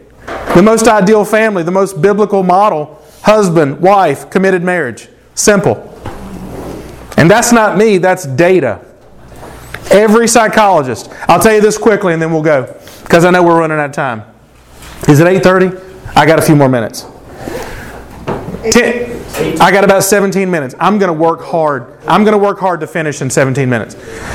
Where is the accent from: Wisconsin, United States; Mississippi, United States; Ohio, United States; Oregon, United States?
Mississippi, United States; I love my home state. I've lived 50 years in Mississippi. I've been all over the world, but I've lived in Mississippi my whole life.